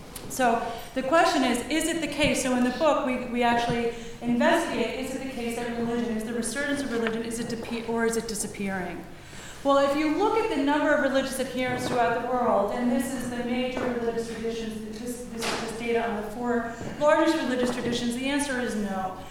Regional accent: United States; I'm from the United States, one of the most industrialized countries, the wealthiest countries in the world, high levels of religiosity.

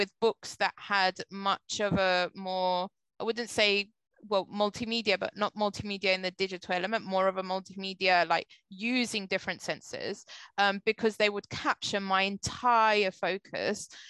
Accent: Cyprus; I come from a very small place in Cyprus. I'm a British Cypriot

